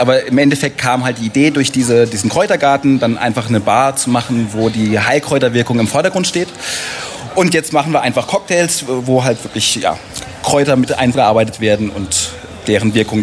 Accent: Rhineland-Palatinate, Germany; born there

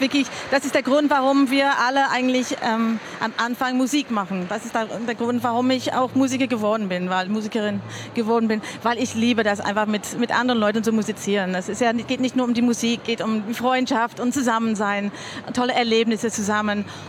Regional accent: England, United Kingdom; German is a second language; von Edward Elgar, Landsmann von mir, ich komme aus England.

